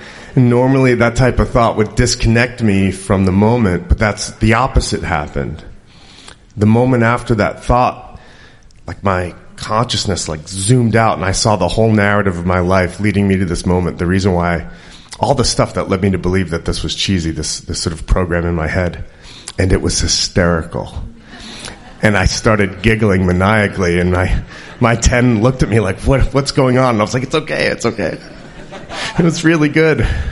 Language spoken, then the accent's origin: English; Taos, New Mexico, United States; from Taos, New Mexico. This is my first Congress.